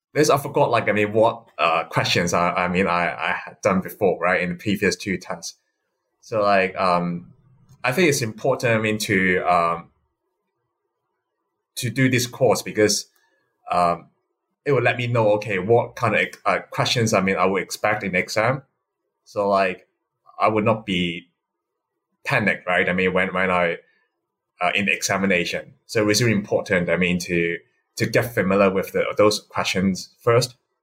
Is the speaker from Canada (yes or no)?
no; Hong Kong; English is a second language; and I'm from Hong Kong.